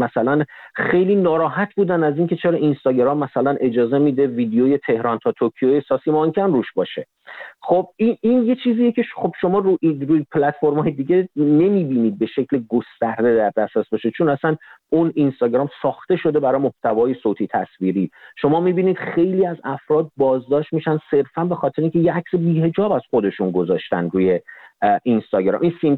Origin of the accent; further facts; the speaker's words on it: Iran; در ایران به دنیا اومدم و بزرگ شدم